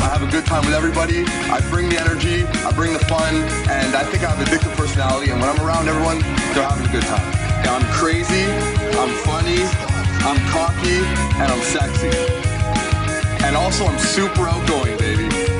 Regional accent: Whitby, Ontario, Canada; I'm from Whitby, Ontario. I'm 21, and I'm Italian.

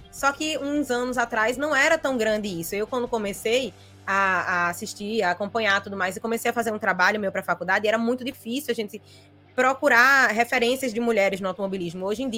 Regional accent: Recife, Pernambuco, Brazil; eu sou de Recife

